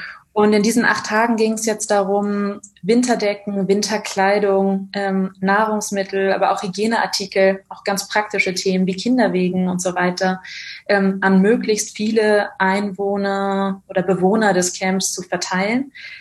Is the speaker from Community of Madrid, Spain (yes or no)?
no; Barcelona, Catalonia, Spain; moved away as an adult; now in Berlin, Germany; Ich bin in Barcelona geboren und aufgewachsen, lebe jetzt seit 8 Jahren in Berlin